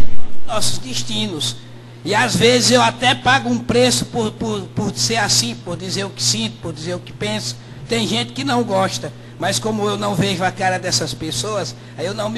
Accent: Teresina, Piauí, Brazil; eu sou aqui de Teresina

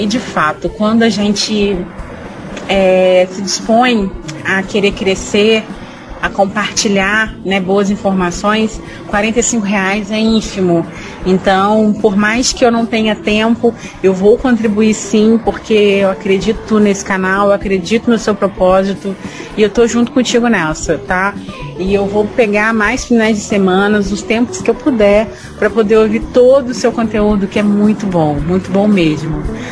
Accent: Volta Redonda, Rio de Janeiro, Brazil; Eu sou de Volta Redonda, Rio de Janeiro.

